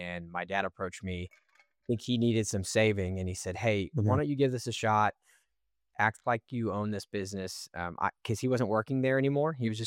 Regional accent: Austin, Texas, United States; I grew up here in Austin and had a family business.

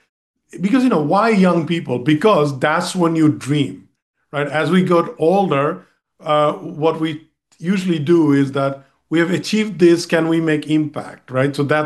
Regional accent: Bangladesh; I mean, look, I'm originally from Bangladesh.

